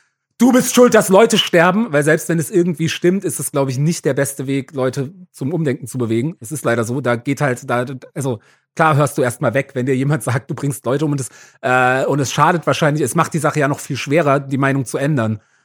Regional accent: Karlsruhe, Baden-Württemberg, Germany; Ja, in meiner Heimatstadt, in Karlsruhe, ja.

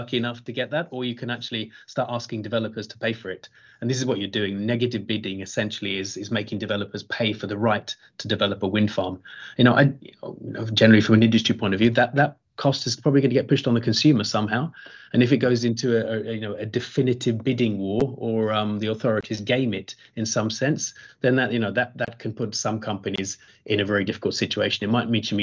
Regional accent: United Kingdom; I'm a Brit

